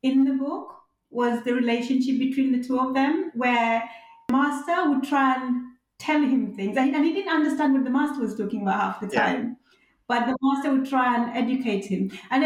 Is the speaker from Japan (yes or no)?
no; Uganda; I mean, I'm from Uganda, and like in Nigeria, there have been LGBT practices forever.